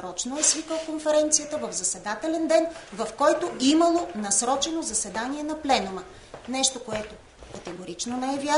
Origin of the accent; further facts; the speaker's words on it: Plovdiv Province, Bulgaria; така част от нас, които сме от Пловдивския край, имаме и добри приятели сред тях